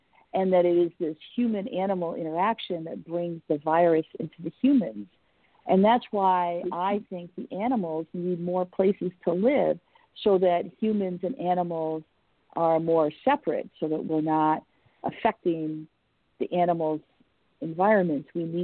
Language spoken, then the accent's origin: English; Endicott, New York, United States; I grew up in Endicott, New York, and we used to drive to Binghamton a lot.